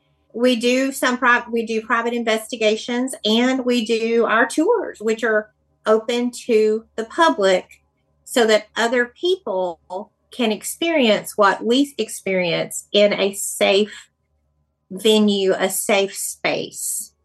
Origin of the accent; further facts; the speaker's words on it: Birmingham, Alabama, United States; I had known it from my childhood just from growing up in Birmingham.